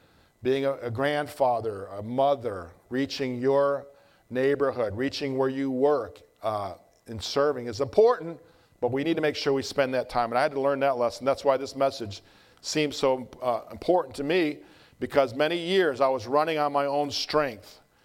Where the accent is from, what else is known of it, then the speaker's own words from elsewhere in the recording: Salyersville, Kentucky, United States; We're originally from Kentucky. There's a town called Salyersville. So I do have some mountain in me, mountain blood.